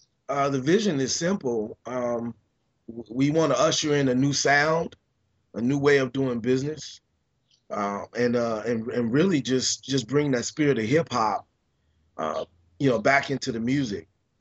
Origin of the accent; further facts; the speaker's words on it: Chicago, Illinois, United States; also born or lived in New York; now in Los Angeles, United States; and I was in New York for 4 or 5 years during that time. And then I came to LA, and I'm originally from Chicago.